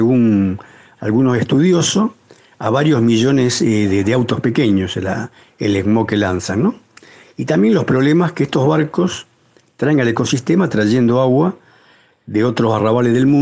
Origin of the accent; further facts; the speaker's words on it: San Lorenzo, Santa Fe, Argentina; Yo soy de San Lorenzo